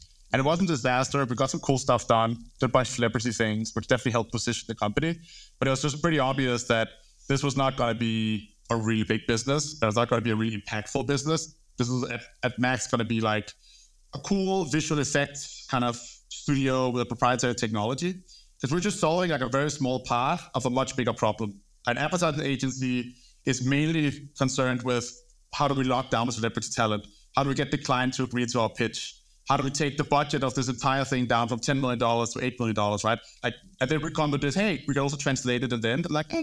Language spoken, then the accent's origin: English; Copenhagen, Capital Region, Denmark; now in London, United Kingdom; I'm from Denmark, grew up in Copenhagen, moved to London in 2016.